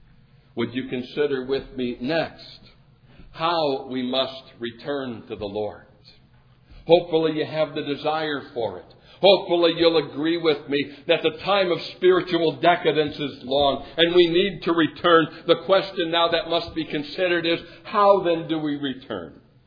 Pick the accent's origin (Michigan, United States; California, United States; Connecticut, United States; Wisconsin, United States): Wisconsin, United States; My loyalty goes back to my home state when it comes to the area of sports, and so I follow the Wisconsin Badgers and the Green Bay Packers and the Brewers and the Bucks